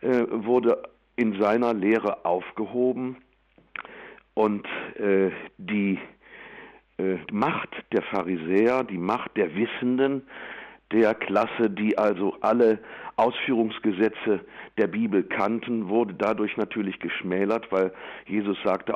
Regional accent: Düsseldorf, North Rhine-Westphalia, Germany; Ja, ich bin groß geworden in Düsseldorf und habe erlebt, als Kind, als Jugendlicher, wie diese Stadt wuchs, wie die Kriegsruinen wegkamen und neue Gebäude gebaut wurden.

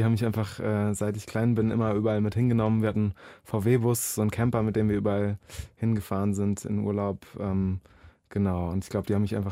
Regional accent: Cologne, North Rhine-Westphalia, Germany; Ich komme aus Köln.

